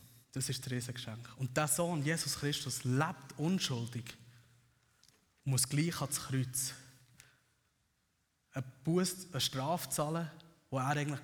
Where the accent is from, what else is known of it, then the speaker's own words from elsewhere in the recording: Switzerland; fällt uns doch eigentlich gleich als Schweizer schwierig. Wir wachsen eigentlich mit der Mentalität auf